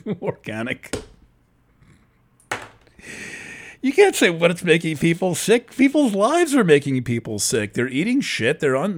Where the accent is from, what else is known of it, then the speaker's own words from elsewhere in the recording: New York, United States; I'm from the New York area where Channel 3 was just static 24/7.